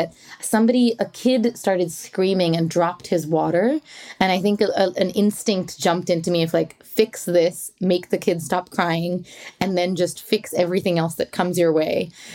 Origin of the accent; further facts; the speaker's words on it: Mumbai, Maharashtra, India; accent: American; this accent that you're hearing is from watching a lot of American television growing up, but I was born and raised in Mumbai.